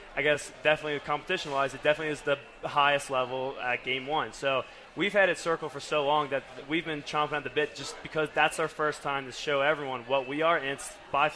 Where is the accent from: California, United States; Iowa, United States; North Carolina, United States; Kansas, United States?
North Carolina, United States; Charlotte; I'm from Charlotte, North Carolina. So Christian's a hometown guy for me.